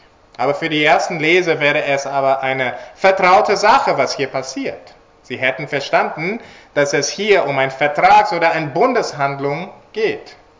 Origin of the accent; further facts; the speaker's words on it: India; Ich bin in Indien aufgewachsen. Kann mich erinnern, als ich so 4 oder 5 war, da ging ich schon in die Schule.